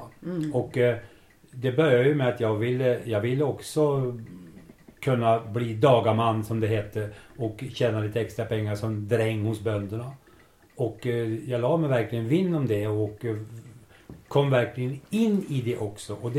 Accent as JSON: {"language": "Swedish", "region": "Jämtland County", "country": "Sweden", "tie": "born or raised there", "also_born_or_lived": "Ångermanland / Medelpad / Tyresö", "accent": "Jämtland dialect", "said": "jag är född i Ångermanland, men jag är uppvuxen i Jämtland och Medelpad och sen Tyresö. Jag räknar mig nog som jämte och min dialekt är definitivt jämtsk."}